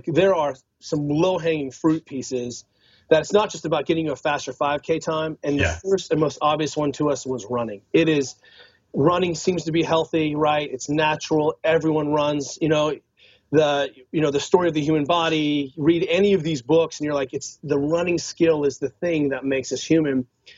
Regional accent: California, United States; Well, I'm from Northern California. I went to school in Boulder

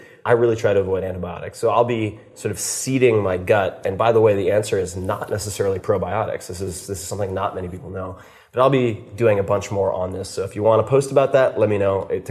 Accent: Long Island, New York, United States; So I grew up on Long Island. I go back every summer.

